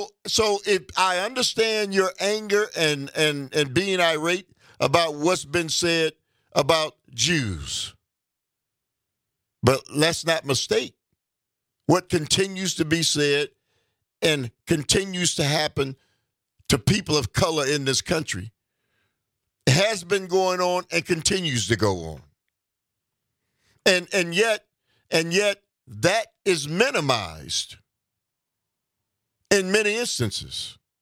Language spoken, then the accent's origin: English; United States; I know, but Dave, I'm an American.